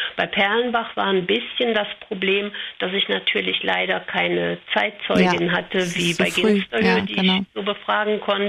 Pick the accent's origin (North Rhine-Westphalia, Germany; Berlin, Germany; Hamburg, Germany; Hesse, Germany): North Rhine-Westphalia, Germany; Cologne; born there; Meine eigenen Wurzeln liegen im Rheinland. Ich bin in Köln geboren.